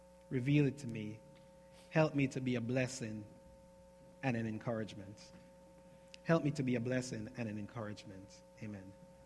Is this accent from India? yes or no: no; Jamaica; I'm from Jamaica, and Jamaicans say a word like stupidest.